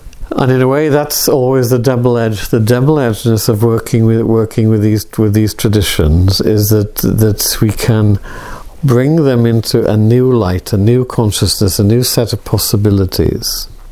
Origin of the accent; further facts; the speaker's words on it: Wales, United Kingdom; and speaking as a Welshman, as a Welshman, that kind of sense of resentment.